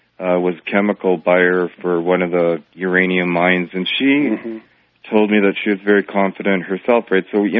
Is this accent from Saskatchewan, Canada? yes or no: no; Toronto, Ontario, Canada; Hi, I'm calling from Toronto, Canada.